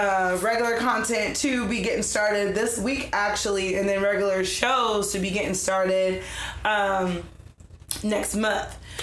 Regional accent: Texas, United States; And I'm from Texas. So to me, it makes sense.

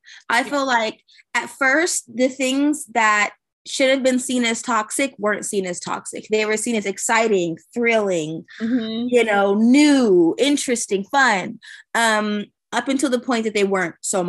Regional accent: California, United States; like we're from the Bay. We say bro.

